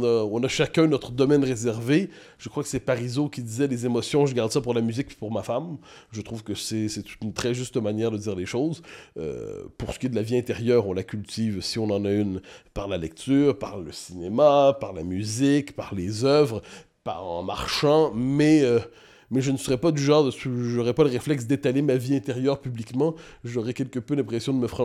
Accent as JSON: {"language": "French", "region": "Quebec", "country": "Canada", "accent": "Quebec", "said": "eh bien, on s'entête, ensuite on le parle avec notre accent. Moi, autant les anglicismes m'exaspèrent, autant l'accent québécois, je le trouve merveilleux."}